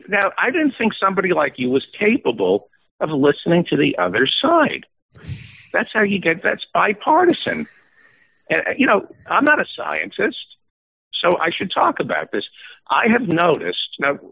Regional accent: Greenwich, Connecticut, United States; It was a small town, Greenwich, Connecticut. I had to share a floor with my maid.

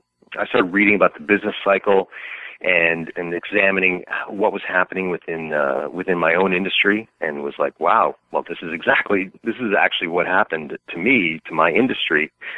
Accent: Ottawa, Ontario, Canada; I grew up in Ottawa, so it's sort of the place where it's just politics all the time.

